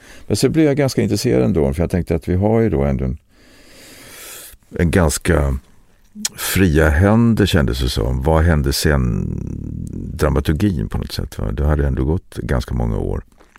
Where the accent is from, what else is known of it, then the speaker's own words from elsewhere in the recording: Nybro, Kalmar County, Sweden; also born or lived in Reftele; Jag kommer från Marsjö, Nybro där. Men så flyttade vi till Räftele som när jag var 10 år. Som också ett litet samhälle på västra delen av Småland.